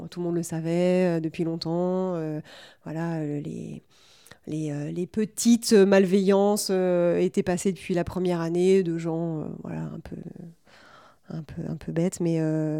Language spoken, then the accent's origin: French; Poitiers, Nouvelle-Aquitaine, France; now in Paris, France; je ne voulais pas venir vivre ici, à Paris. J'avais vraiment... j'ai grandi à Poitiers, il faut savoir. Poitiers, qui est une ville qui n'existe pas sur la carte de la météo.